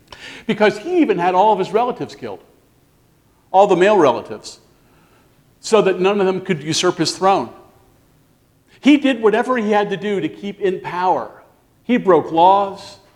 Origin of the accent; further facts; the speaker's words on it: Switzerland; I'm from Switzerland.